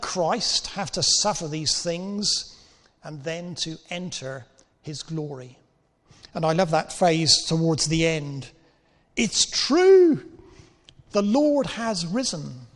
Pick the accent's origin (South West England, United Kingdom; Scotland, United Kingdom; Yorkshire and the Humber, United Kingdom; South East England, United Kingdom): South West England, United Kingdom; You may have figured by now that my accent is not a refined Surrey accent. I'm actually a refugee from Cornwall. I have never been civilized by those people living in Guildford.